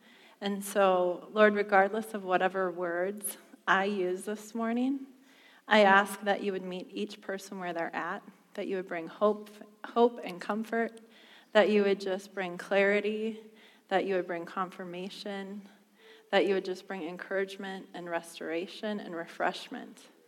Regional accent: Prior Lake, Minnesota, United States; But we grew up in Prior Lake, and I grew up in a great church.

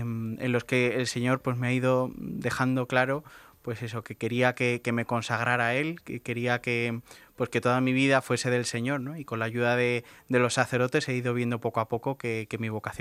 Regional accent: Pinto, Community of Madrid, Spain; tengo 26 años y soy de Pinto, de la parroquia Santo Domingo de Silos.

